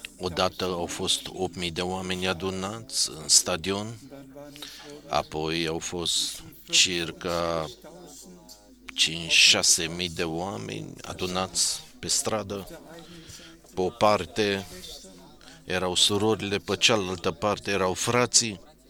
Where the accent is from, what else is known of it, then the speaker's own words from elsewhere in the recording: Pakistan; Eu vin din Pakistan.